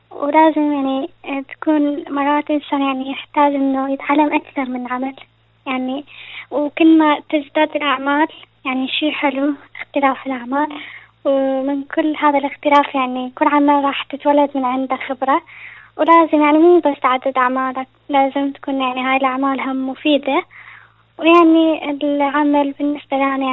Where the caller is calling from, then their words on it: Iraq; من العراق. حبيت أشارك على موضوع العمل